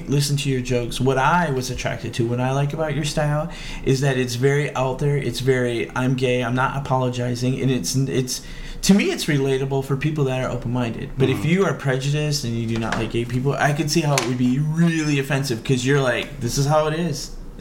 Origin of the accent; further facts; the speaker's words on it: Midwest, United States; But I'm from the Midwest, and I like not to make people feel uncomfortable.